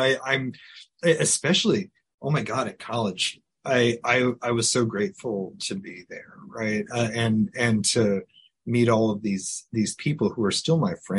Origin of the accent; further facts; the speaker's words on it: Omaha, Nebraska, United States; moved away as an adult; So I grew up in Omaha, graduated high school in 1993, and then I made my way to the East Coast for college.